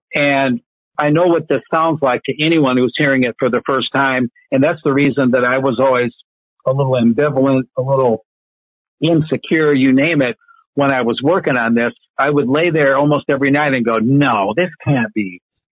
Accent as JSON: {"language": "English", "town": "Bridgman", "region": "Michigan", "country": "United States", "tie": "born or raised there", "said": "So that's a shout out to my hometown in Southwest Michigan, Bridgman."}